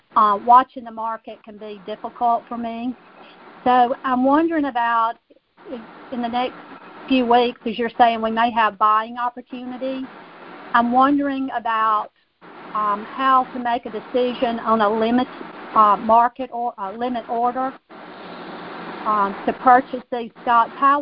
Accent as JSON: {"language": "English", "region": "Alabama", "country": "United States", "said": "from Alabama, and I'm a longtime partner."}